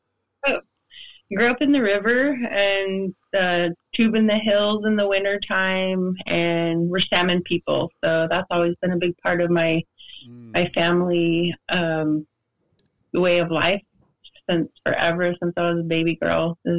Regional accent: Idaho, United States; Well, I'm a little red kid from Idaho. I grew up on the Nez Perce Indian Reservation, and I am the second in a lineup of six kids

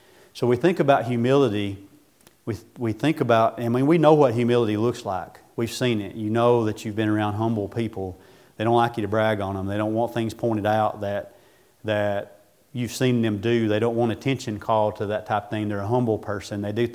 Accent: Buck Mountain, United States; I was from Buck Mountain, so it only worked so far. You know, so you can't listen to me and see that, hear the country in me

